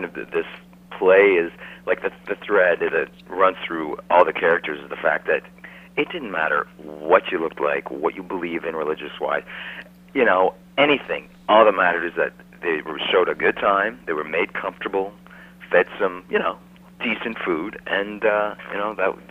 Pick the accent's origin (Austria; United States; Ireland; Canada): Canada; well, first of all, I'm Canadian. Let's get that straight. You know, first off the bat, I'm not an American.